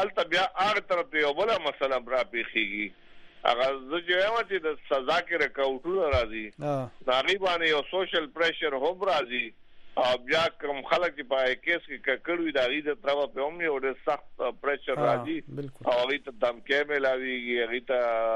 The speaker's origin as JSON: {"language": "Pashto", "town": "Mardan", "region": "Khyber Pakhtunkhwa", "country": "Pakistan", "moved": "yes", "lives_now": "Hyderabad, Pakistan", "said": "زه د مردان نه راغلی یم او په حیدآباد کې اوسېږم،"}